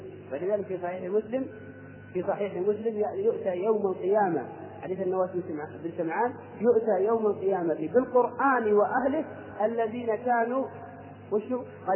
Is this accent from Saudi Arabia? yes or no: yes; Al-Qassim, Saudi Arabia; عندنا في القصيم لجنة يسمونها لجنة التجميل والتحسين، ما أدري عاد عندكم في جدة ولا لا